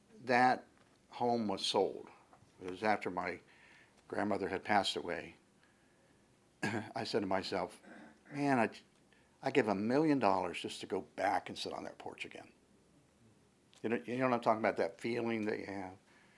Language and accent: English; North Carolina, United States; Probably some of my fondest memories was growing up in North Carolina to see my grandfather, grandmother.